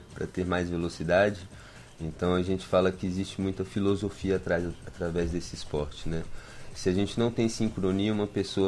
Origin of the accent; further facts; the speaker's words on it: Brasília, Federal District, Brazil; now in Paraíba, Brazil; que é de Brasília, de onde eu vim há 5 anos, mas me sinto muito paraibano, porque aqui eu fui muito bem acolhido.